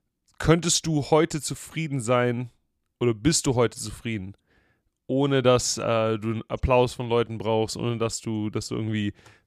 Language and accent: German; Baden-Württemberg, Germany; Wir hatten Heißluftballons, die bei uns übers Dorf geflogen sind, in Suburbs von Stuttgart. Und wir als Kinder in der Straße